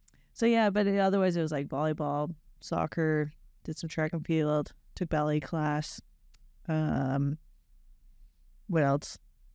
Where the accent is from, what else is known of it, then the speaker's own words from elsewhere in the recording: Alberta, Canada; I'm from a really small little town in Alberta. Just a prairie town. You know, a lot of farming. I grew up doing like all the sports